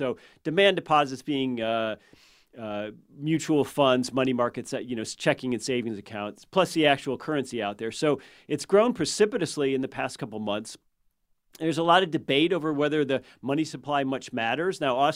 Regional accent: United States; as an American, I got to say, this feels a little slimy.

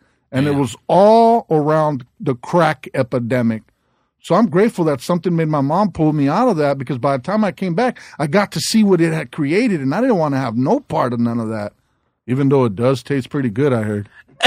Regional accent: South Gate, California, United States; I grew up in Southgate, yeah.

